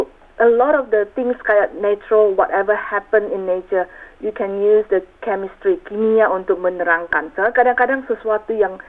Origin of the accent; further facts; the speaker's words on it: Indonesia; born there; Saya lahir di Indonesia.